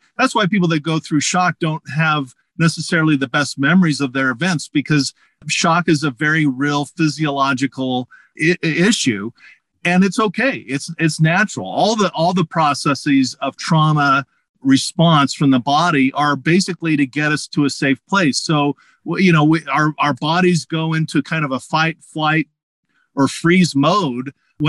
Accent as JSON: {"language": "English", "region": "California", "country": "United States", "said": "I am from Southern California"}